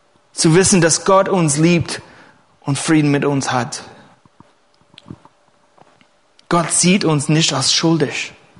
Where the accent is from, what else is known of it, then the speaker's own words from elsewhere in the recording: California, United States; German is a second language; Ich hatte die einmalige Erfahrung in Kalifornien, wo ich herkomme, Geschworener zu sein.